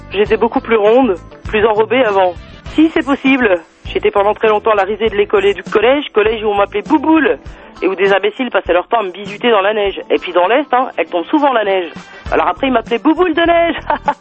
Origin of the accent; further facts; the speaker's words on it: Tallenay, Bourgogne-Franche-Comté, France; j'ai joué également deux fois à Talnay, juste à côté de Besançon, mon village natal.